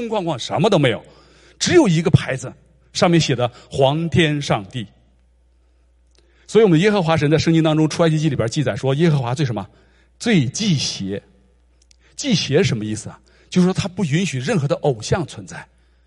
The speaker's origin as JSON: {"language": "Chinese", "country": "China", "lives_now": "North America", "said": "我们去一趟，我们从中国来趟北美洲得坐飞机"}